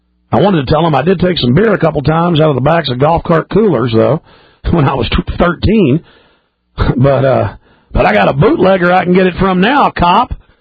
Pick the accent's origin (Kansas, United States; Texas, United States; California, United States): Texas, United States; Rockwall; growing up in Rockwall, Texas, smallest county in Texas, most wealthy county in Texas.